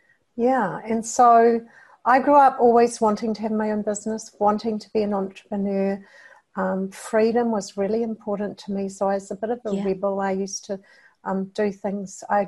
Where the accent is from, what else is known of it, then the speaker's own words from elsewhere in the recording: New Zealand; moved away as an adult; now in Australia; So I'm a New Zealander. I'm one of those many New Zealanders who've jumped the ditch